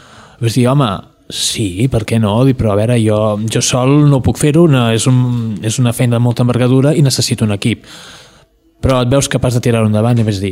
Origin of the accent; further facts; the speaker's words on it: Piera, Catalonia, Spain; soc de Piera